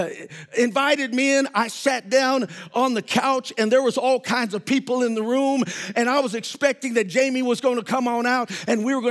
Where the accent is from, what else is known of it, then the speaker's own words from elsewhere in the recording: Billings, Montana, United States; also born or lived in Fort Belknap; I was raised in Billings, Montana, largest city in Montana. But I'm from a little reservation called Fort Belknap, Montana, in northern Montana, about 35 miles south of the border.